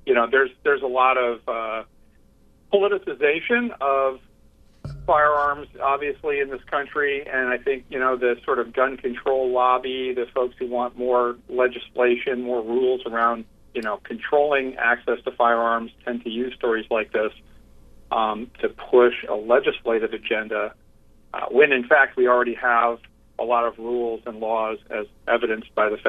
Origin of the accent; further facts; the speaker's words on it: United States; we, as Americans, get our rights from God, not from the government.